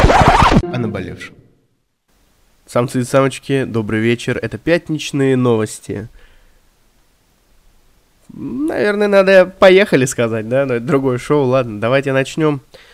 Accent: Tver Oblast, Russia; Пятно масляное на Волге в Тверской области, в моем родном городе.

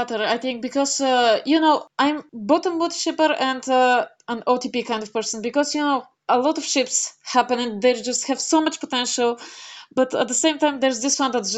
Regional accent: Sofia, Sofia City, Bulgaria; So I'm from Sofia, Bulgaria. I'm 22 years old. I've spent my entire life here, pretty much. It's my home. Well, not town, city, actually, as it happens to be the capital.

